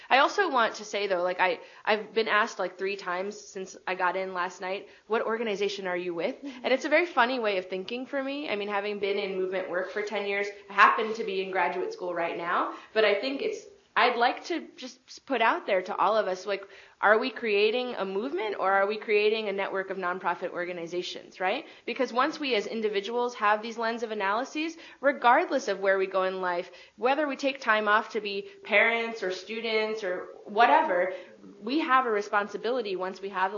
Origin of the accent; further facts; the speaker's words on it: New Jersey, United States; I grew up in New Jersey, and I grew up with a father who was really abusive